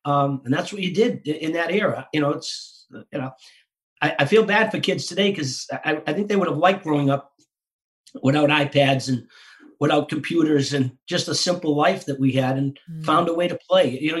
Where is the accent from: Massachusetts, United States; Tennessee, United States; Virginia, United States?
Massachusetts, United States; Winthrop; everybody who grew up in that house, almost all of us still live in my hometown of Winthrop, Mass.